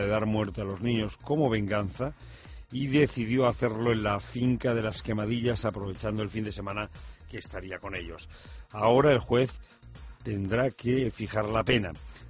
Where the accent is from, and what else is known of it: Spain